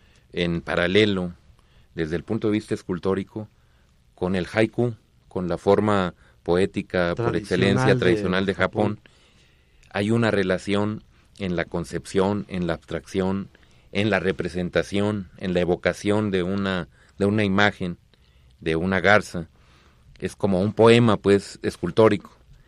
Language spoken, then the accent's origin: Spanish; Camargo, Chihuahua, Mexico; born or raised there